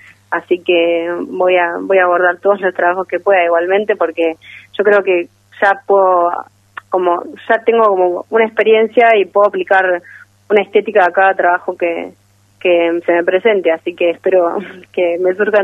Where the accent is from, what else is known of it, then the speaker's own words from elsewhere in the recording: Azul, Buenos Aires Province, Argentina; also born or lived in San Nicolás; Pero solamente nací ahí, estuve un mes y me volví azul. Y yo nací, o sea, que crecí toda mi vida en azul.